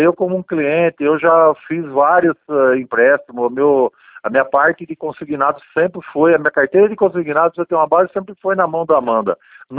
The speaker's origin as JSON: {"language": "Portuguese", "town": "Santa Bárbara d'Oeste", "region": "São Paulo", "country": "Brazil", "said": "Eu sou de Santa Bárbara do Oeste."}